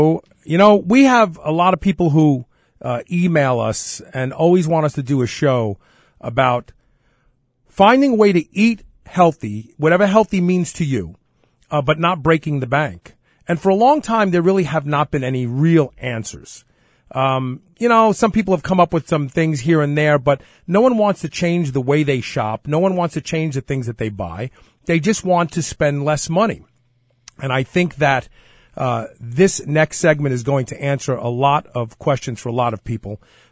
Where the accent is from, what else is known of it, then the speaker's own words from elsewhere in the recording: Brooklyn, New York, United States; You know, I'm from Brooklyn. The words are interchangeable.